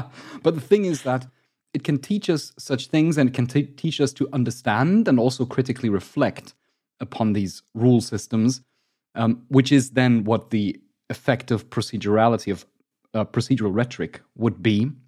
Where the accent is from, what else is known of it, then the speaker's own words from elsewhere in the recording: Germany; I'm from Germany.